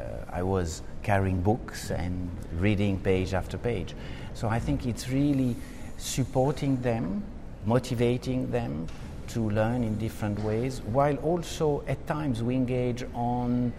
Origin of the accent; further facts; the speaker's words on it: Switzerland; also born or lived in France; When I was six, we moved from France. I was born in France to Switzerland.